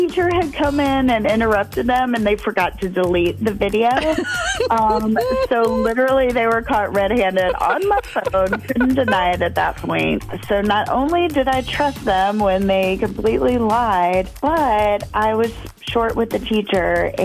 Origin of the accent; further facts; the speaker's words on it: Sun Prairie, Wisconsin, United States; I'm from Sun Prairie.